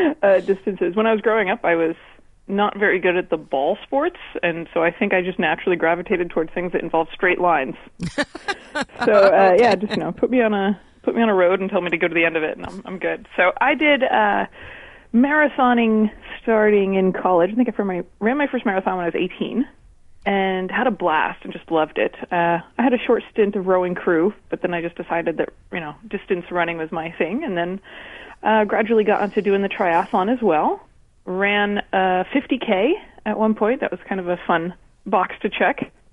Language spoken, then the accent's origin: English; New York/New Jersey area, United States; actually grew up in the States, and I went to school at Rutgers University and Cornell University, so I'm from the New York, New Jersey area.